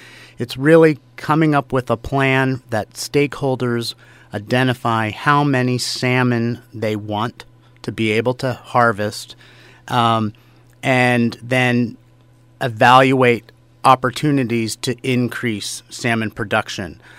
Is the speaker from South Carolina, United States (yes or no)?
no; Nelchina, Alaska, United States; now in Fairbanks, United States; I've been in the Fairbanks area for the past 30 years, but prior to that, I grew up in the Copper Valley in the Otna region in a little place called Nelchina.